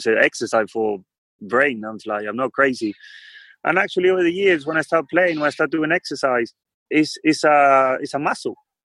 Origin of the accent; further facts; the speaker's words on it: Mar del Plata, Buenos Aires Province, Argentina; English is a second language; I'm from Mar del Plata. It's a lovely seaside city.